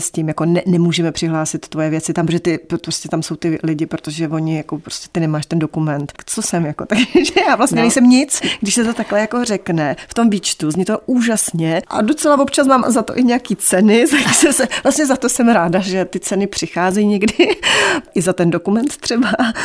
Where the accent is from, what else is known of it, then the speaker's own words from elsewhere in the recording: Moravian Wallachia, Czechia; a my to, já jsem z Valašska, my to tam tak máme.